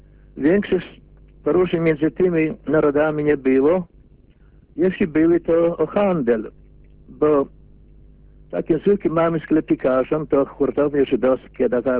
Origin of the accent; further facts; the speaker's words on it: Grajewo, Podlaskie Voivodeship, Poland; Ja pochodzę z Grajewa, to jest sąsiad z powiatem łomżyńskim, od tego jedwabnego około 30 kilometrów.